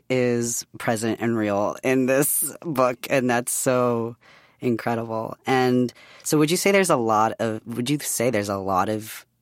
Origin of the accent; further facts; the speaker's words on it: San Francisco, California, United States; We're Bay Area twins. I grew up in San Francisco area.